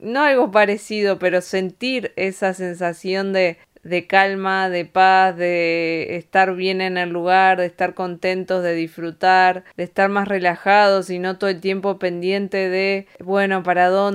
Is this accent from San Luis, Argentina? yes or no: no; Bariloche, Río Negro, Argentina; also born or lived in Andorra; now in Spain; soy de Argentina, Bariloche, viviendo hace 6, casi 7 años en Europa. Estuvimos 3 en Granada, España, 2 en Andorra, ahora otro más en España